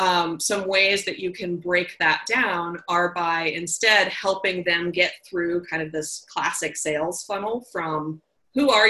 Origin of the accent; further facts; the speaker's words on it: New York City, New York, United States; I'm originally from New York City and never thought I'd be moving north of Massachusetts after school, but here I am and it works for me.